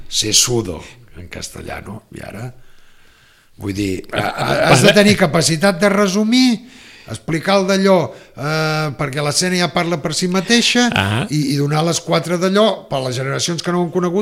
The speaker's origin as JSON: {"language": "Catalan", "town": "Barcelona", "region": "Catalonia", "country": "Spain", "said": "perquè som de Barcelona, no vivim aquí, però sempre que podem, doncs"}